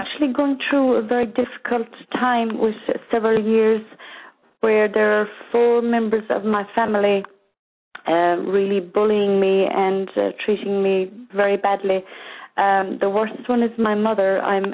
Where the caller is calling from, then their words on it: Ireland; I'm calling from Ireland.